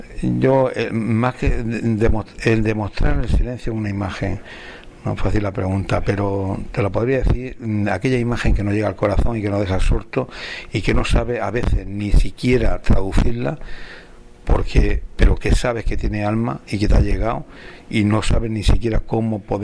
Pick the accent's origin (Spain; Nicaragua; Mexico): Spain; Cartagena, Region of Murcia; ahora mismo estoy en un proyecto muy bonito precisamente en mi tierra, haciéndolo sobre todo en un entorno que es el puerto de mar, de una ciudad histórica milenaria como es Cartagena